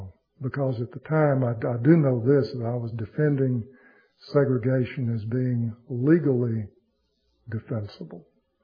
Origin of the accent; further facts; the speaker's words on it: Mississippi, United States; what I went through growing up in Mississippi.